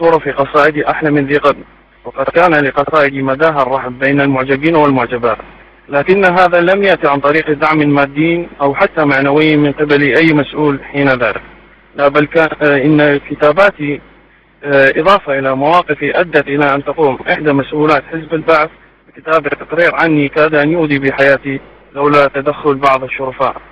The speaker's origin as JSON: {"language": "Arabic", "town": "Mosul", "region": "Nineveh", "country": "Iraq", "said": "من مدينة الموصل."}